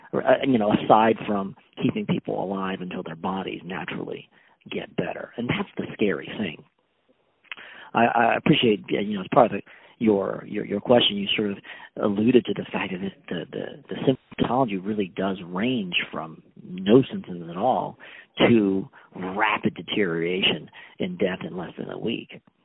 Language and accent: English; Taiwan; now in United States; In sort of my home country of Taiwan, where my parents live, SARS was a gigantic problem.